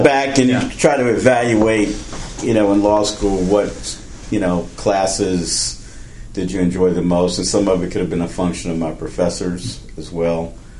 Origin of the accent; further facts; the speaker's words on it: Louisville, Kentucky, United States; Well, I grew up in Louisville, Kentucky, and left Louisville, went away to college in New Hampshire